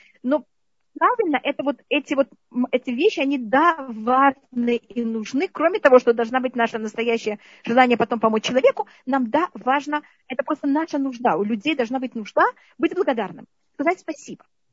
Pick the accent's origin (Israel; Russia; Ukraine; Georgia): Israel; хотя я выросла в Израиле с 10 лет